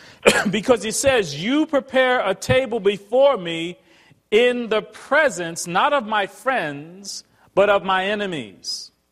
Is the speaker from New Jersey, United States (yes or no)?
yes; Newark, New Jersey, United States; I didn't have a car growing up in Newark, New Jersey, and I walked everywhere.